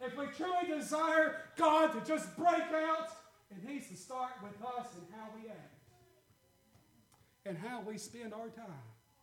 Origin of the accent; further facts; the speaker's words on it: Tennessee, United States; growing up in Macon County, Tennessee, I was in a box, okay?